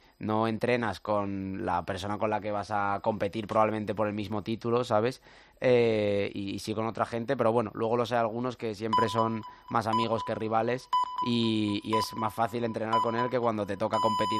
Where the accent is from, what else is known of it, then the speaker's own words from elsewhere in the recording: Muros de Nalón, Asturias, Spain; now in Madrid, Spain; Bueno, yo soy de un pueblo de Asturias, no soy de Oviedo.